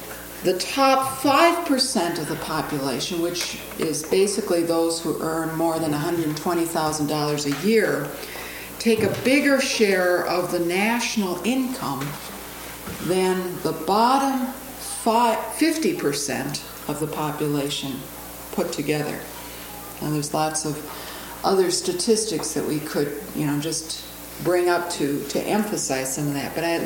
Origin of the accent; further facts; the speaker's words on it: Chicago, Illinois, United States; I come from Chicago, where I am part of the churchwide staff of the ELCA.